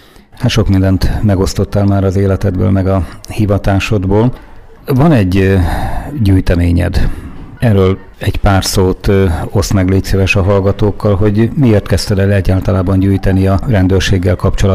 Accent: Bács-Kiskun, Hungary; Én is erről a vidékről származom

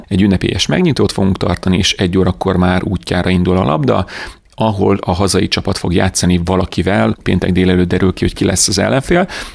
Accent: Hungary; mert én is magyar vagyok

